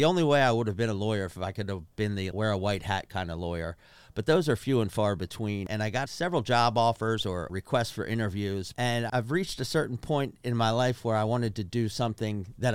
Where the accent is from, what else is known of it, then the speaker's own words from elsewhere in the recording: Baltimore, Maryland, United States; also born or lived in Havre de Grace; Well, I was born in Haverty Grace, but the product of divorced parents, so I spent most of my time in Baltimore growing up, went to a small private school there.